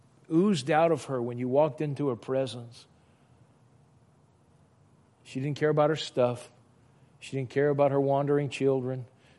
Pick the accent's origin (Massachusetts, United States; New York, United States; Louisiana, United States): Louisiana, United States; Broussard; I had some friends growing up in Broussard, and this family lived across the street